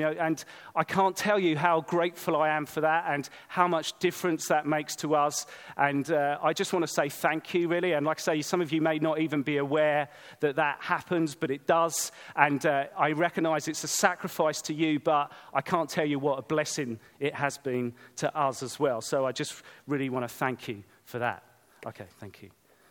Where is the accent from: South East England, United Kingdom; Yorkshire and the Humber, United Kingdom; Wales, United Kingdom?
South East England, United Kingdom; now in Cornwall, United Kingdom; Originally, I'm from Sussex, middle of Sussex, in the middle of nowhere, little place on the Ashdown Forest.